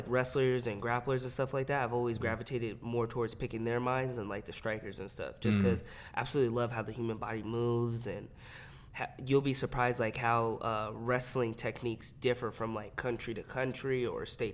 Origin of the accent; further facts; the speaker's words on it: Victorville, California, United States; Exactly? Victorville, California.